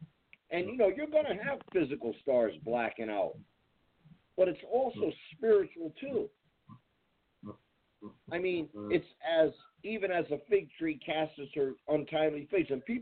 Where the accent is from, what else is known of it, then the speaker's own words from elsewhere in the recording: California, United States; I'm from California.